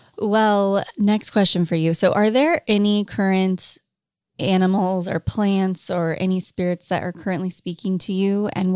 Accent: Topanga, California, United States; Well, I actually come from Topanga, so I know all about fire season.

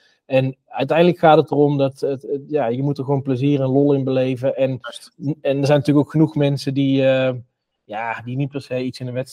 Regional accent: North Brabant, Netherlands; als Brabander

